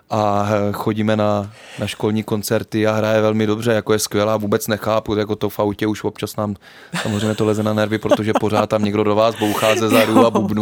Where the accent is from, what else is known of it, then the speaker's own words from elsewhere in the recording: Třebíč, Vysočina Region, Czechia; já pocházím z Třebíče